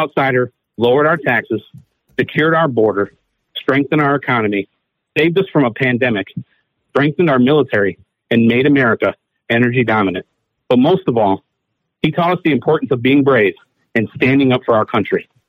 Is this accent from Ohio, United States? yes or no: yes; Toledo, Ohio, United States; I was born and raised in Toledo, Ohio.